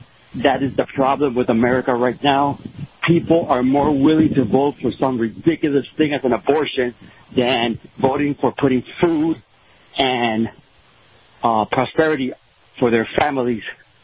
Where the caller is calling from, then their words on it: Miami, Florida, United States; Hey, Kyle, how you doing? … from Miami.